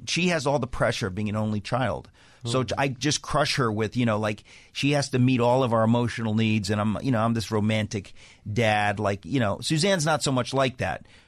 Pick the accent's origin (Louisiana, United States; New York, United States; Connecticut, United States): Connecticut, United States; Danbury; 2 days later, she played in Danbury, Connecticut. That's my hometown.